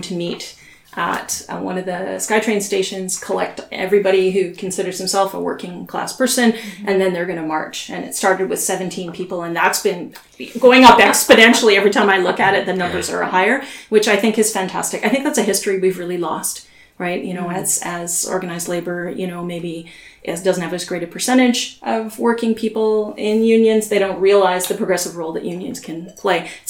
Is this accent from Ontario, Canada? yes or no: yes; Toronto, Ontario, Canada; Pardon me, I'm from Toronto.